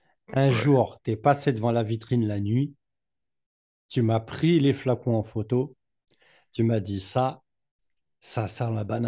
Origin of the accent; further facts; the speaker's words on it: Créteil, Île-de-France, France; Personnellement, j'ai grandi au Montmélie, à Créteil.